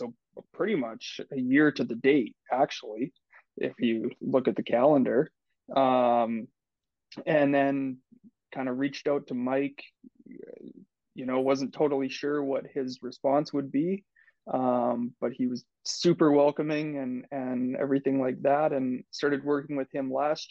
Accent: Kamloops, British Columbia, Canada; So, yeah, I was born and raised in Kamloops.

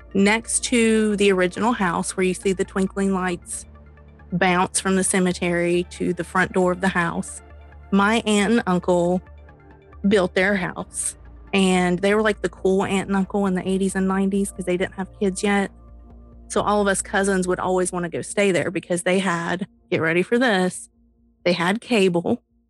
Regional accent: Kentucky, United States; born there; I was born in Eastern Kentucky. That's where all my family is.

